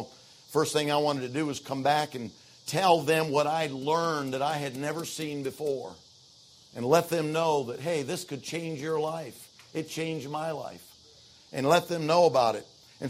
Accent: Michigan, United States; talking about the 1950s, growing up in Michigan. There was a time when literally, honestly, I can remember being out on the farm.

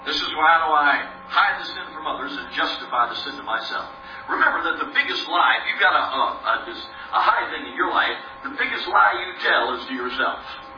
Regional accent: Chicago, Illinois, United States; I tell people, I was growing up, I grew up in Chicago.

